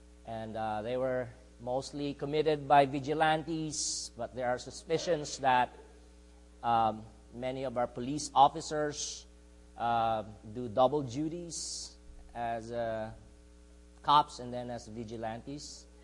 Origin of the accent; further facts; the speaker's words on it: Philippines; English is a second language; now in United States; As Filipino Christians, especially, there are very few who are Reformed in the Philippines.